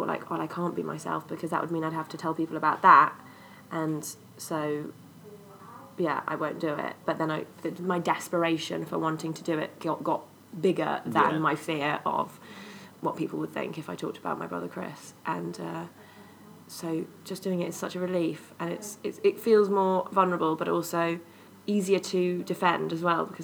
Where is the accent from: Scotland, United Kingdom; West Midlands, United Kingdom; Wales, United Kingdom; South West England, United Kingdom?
South West England, United Kingdom; now in London, United Kingdom; I'm a writer from Devon originally, but I live in London now.